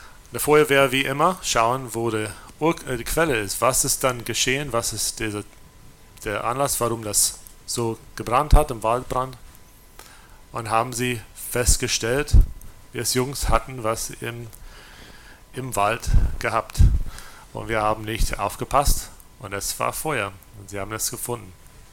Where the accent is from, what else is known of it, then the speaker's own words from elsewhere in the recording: South Carolina, United States; Ich bin in Amerika, in South Carolina aufgewachsen mit drei Brüdern.